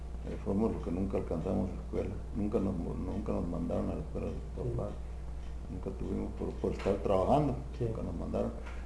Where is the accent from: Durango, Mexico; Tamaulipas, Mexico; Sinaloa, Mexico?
Durango, Mexico; born there; Yo nací en Durango. Todo Durango.